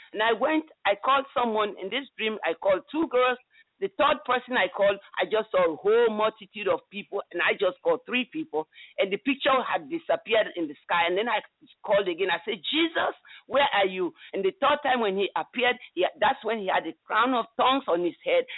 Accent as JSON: {"language": "English", "country": "Sierra Leone", "tie": "born or raised there", "said": "Well, I grew up in Sierra Leone. We were Muslims, and you know, it's a small country, and we had a lot of troubles, you know, wars and everything, but now it's over."}